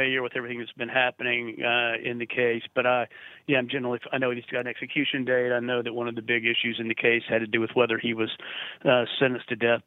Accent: South Carolina, United States; even in states like my home state of South Carolina, there are 44 counties in the state.

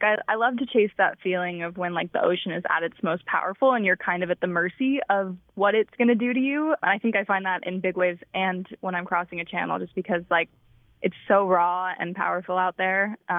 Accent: Hawaii, United States; I grew up on Maui, and I started surfing when I was like 2 on the front of my parents' board.

